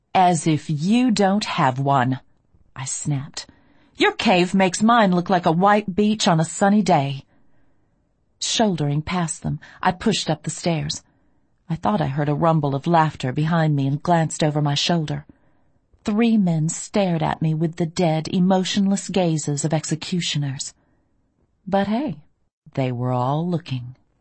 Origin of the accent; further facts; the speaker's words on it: Deep South, United States; I grew up in the Deep South, in the heart of the Bible Belt